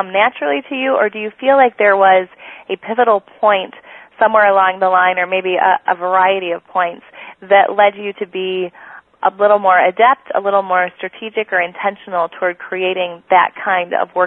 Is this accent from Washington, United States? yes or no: no; Minnesota, United States; accent: Minnesota; I was just thinking between your Southern accent and my Minnesota accent, we're just going to get some geographical diversity.